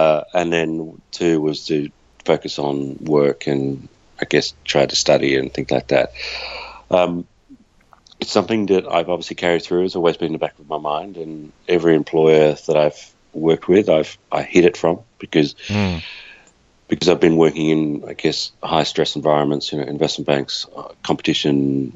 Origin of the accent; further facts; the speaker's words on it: Melbourne, Victoria, Australia; moved away as an adult; now in Canberra, Australia; I am 44 years of age. I am originally from Melbourne. We now live in Canberra, but it wasn't a direct route from Melbourne to Canberra.